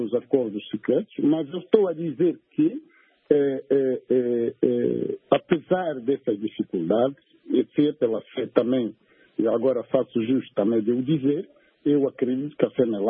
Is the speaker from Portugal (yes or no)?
no; Nambuangongo, Bengo, Angola; eu sou do Zala Nambongongo, portanto, faço parte desse teatro, conheço a realidade de cada um desses sítios